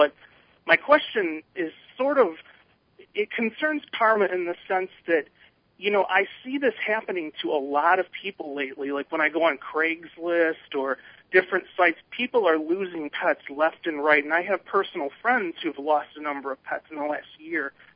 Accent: Detroit, Michigan, United States; now in Philadelphia, United States; Well, actually, I'm originally from Detroit. I just moved here to Philadelphia a couple months ago.

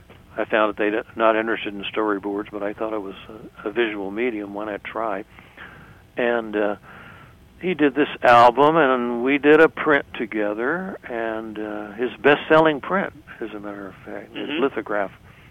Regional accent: Oklahoma City, Oklahoma, United States; And we grew up together in Oklahoma City.

